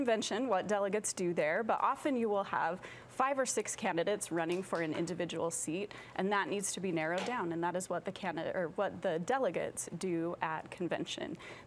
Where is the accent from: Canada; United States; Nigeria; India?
United States; Utah; So personally, I grew up in Utah and after finishing college, I moved out of state for several years and then came back.